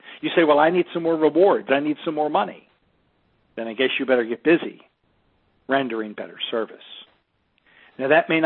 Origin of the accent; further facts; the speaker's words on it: Toronto, Ontario, Canada; Although I was living in Los Angeles at the time, Toronto was my hometown where I grew up. My family and friends all lived there, so naturally the idea appealed to me.